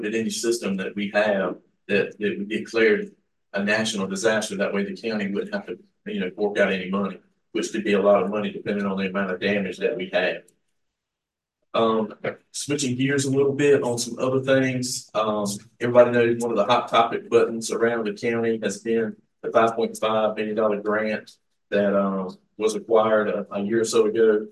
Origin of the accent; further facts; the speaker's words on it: Orlando, Florida, United States; Growing up in Orlando, things hasn't changed a bit.